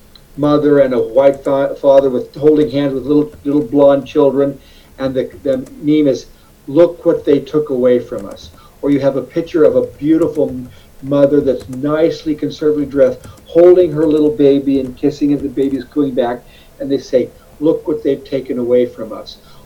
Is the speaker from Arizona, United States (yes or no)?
yes; Arizona, United States; and I'm originally from Arizona, well, I'll run for Congress as a Democrat